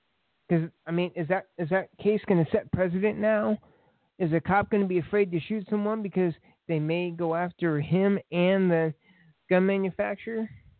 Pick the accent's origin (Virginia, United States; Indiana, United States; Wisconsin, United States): Indiana, United States; Lafayette; where I live in Lafayette, I'm from Indiana, Lafayette, if any of the fans didn't know.